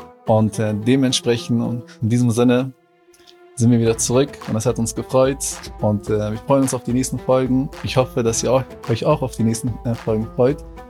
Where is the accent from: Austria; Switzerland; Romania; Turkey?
Turkey; Bingöl; Und ich bin aus Bingöl. Die Betonung liegt auf B.